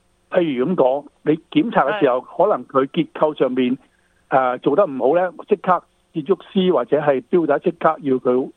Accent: England, United Kingdom; now in Australia; 好像我在英国长大的时候呢，英国呢很潮湿

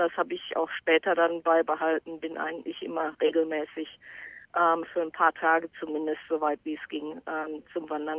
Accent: North Rhine-Westphalia, Germany; Ich bin also in Westfalen aufgewachsen, am Rande des Ruhrgebiets.

